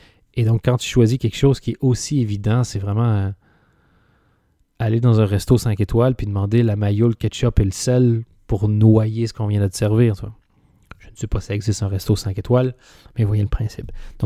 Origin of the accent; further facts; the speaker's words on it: Canada; born there; also born or lived in Belgium; moi, je suis né donc au Canada, je crois, ça s'entend. J'ai passé 14 ans en Belgique. Et à la 10, 11, 12e année, je ne me souviens plus exactement, j'ai obtenu ma nationalité belge.